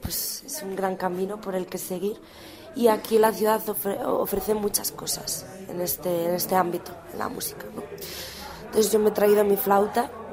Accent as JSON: {"language": "Spanish", "region": "Galicia", "country": "Spain", "lives_now": "Czech Republic", "said": "Yo soy de Galicia, ¿no? Y aquí de algún modo sí he visto correspondencias con la cultura gallega, ¿no?"}